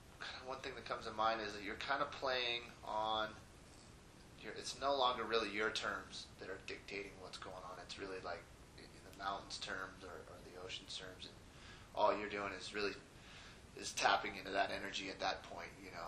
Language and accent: English; California, United States; now in Alta, United States; We'd come on vacation from California. The Bay Area, and skied a lot of Tahoe, and you know, growing up in the Bay Area, you know, skiing in Tahoe, surfing in Santa Cruz area